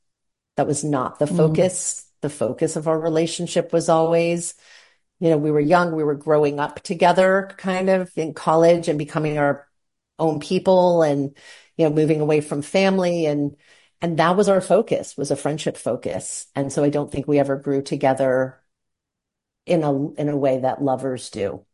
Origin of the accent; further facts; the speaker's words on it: New York City, New York, United States; We're from New York City, and he was working in DC for a while